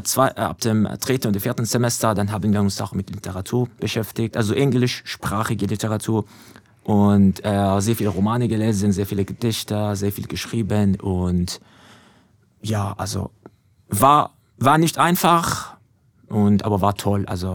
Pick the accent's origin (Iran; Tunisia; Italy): Iran; German is a second language; now in Germany; Also ich komme aus dem Iran. Also ich bin im Iran geboren und ja, groß geworden. Und also ich bin 50% Iraker, 50% Iraner. Die Mutter kommt aus dem Irak.